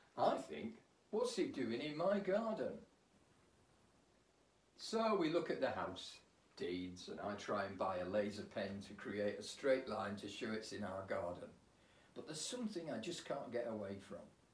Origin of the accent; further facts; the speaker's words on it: Scotland, United Kingdom; born there; Maybe it's because I was born in Scotland.